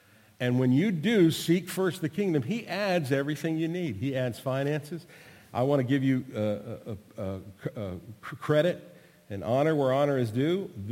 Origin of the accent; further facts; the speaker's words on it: United States; Yeah, I didn't want to know. I'm American. I just ask you what you're doing.